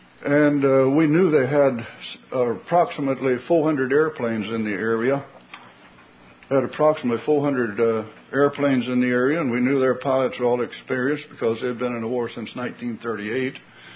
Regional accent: Texas, United States; Well, for you Texans, I was born in Andrews County in Texas. Everybody knows where Andrews is.

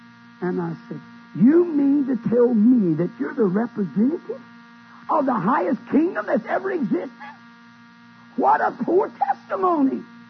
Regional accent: United States; But brother and sister, I'm glad that I'm an American.

